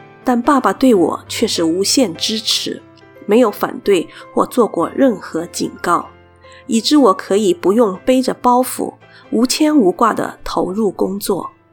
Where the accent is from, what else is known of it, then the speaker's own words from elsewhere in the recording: Singapore; born there; also born or lived in Penang / Hong Kong / Malaysia; 所以爸爸和妈妈结婚后便立刻前往新加坡服侍，所以我和妹妹都是在那里出生的。几后我又随他往返槟城和香港，后来又去了马来西亚